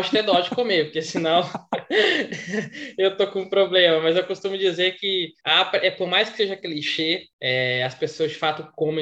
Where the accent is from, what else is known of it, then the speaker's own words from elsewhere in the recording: Belo Horizonte, Minas Gerais, Brazil; eu entrei na faculdade aos 17, em Belo Horizonte, minha cidade natal